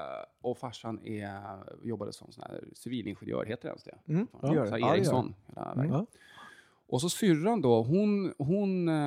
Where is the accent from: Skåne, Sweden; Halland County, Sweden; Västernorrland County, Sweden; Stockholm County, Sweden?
Stockholm County, Sweden; Järfälla; Alltså jag är ju uppvuxen i Järfälla, så här, Viksjö, radhus förort.